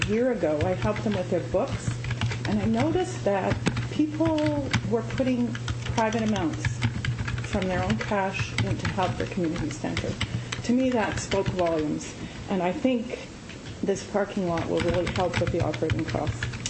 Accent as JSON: {"language": "English", "town": "Winnipeg", "region": "Manitoba", "country": "Canada", "said": "I live at 35 Lake Crest in Winnipeg. I'm actually from the Maples."}